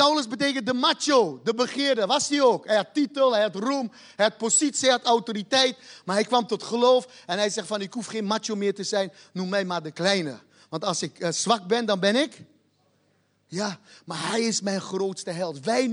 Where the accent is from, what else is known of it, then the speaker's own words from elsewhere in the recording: Turkey; is een streekgenoot van mij. Waar ik geboren ben, waar ik vandaan kom.